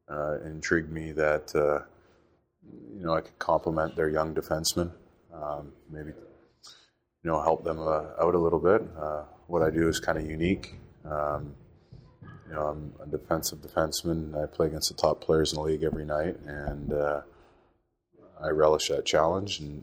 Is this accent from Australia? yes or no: no; Vancouver, British Columbia, Canada; Yeah, I'm from Vancouver, so I'm used to it, right?